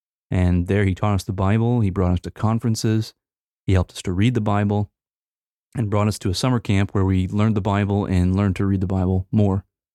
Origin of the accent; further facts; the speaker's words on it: Fort Myers, Florida, United States; born there; I was born in Fort Myers, Florida, in a home where I was taught that I was a Christian